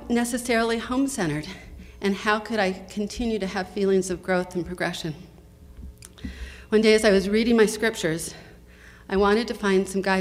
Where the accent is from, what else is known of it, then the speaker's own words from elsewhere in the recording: California, United States; Growing up in Southern California, I'd been obedient and done all of the right things.